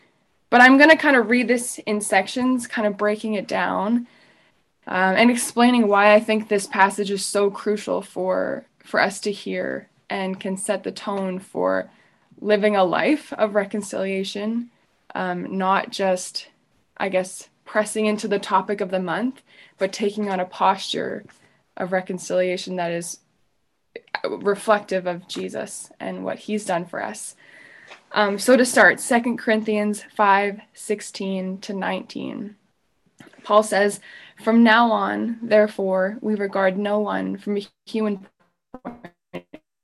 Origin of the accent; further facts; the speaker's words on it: Canada; So those are kind of my reactions as a Canadian.